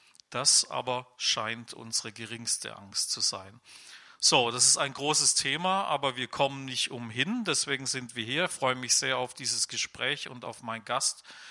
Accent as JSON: {"language": "German", "country": "Germany", "tie": "born or raised there", "said": "ich bin auch 25 Jahre in der Bundesrepublik aufgewachsen, jetzt 25 Jahre in der, ja, wie wollen wir das nennen, im vereinten Deutschland."}